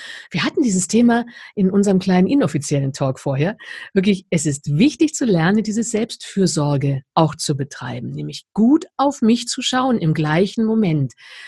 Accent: Wolfenbüttel, Lower Saxony, Germany; born there; moved away; Also wirklich aus dem tiefsten Niedersachsen. Ich bin geboren in Wolfenbüttel.

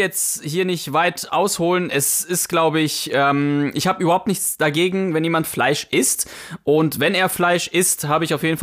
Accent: Poland; war ich auch auf vielen Bauernhöfen und auch da, wo ich herkomme, in Polen.

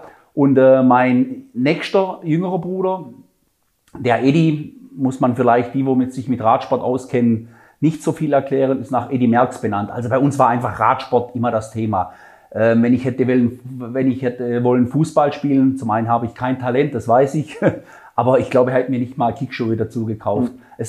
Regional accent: Oberbaldingen, Baden-Württemberg, Germany; ich bin auf dem Land aufgewachsen, in Oberbaldingen. Das gehört zu Bad Dürrheim.

